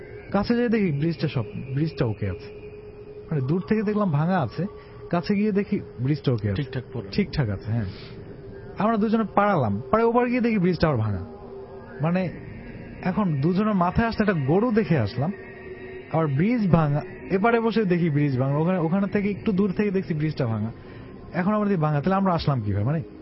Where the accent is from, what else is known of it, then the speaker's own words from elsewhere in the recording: Barisal, Barisal Division, Bangladesh; আমি বরিশাল থেকে আসছি